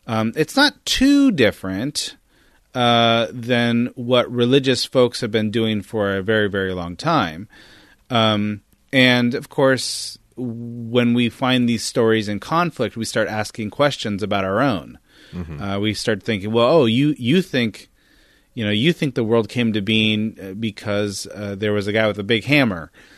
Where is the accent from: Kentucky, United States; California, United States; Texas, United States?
California, United States; I grew up in Northern California, so I knew a few of these folks that would consider themselves pagans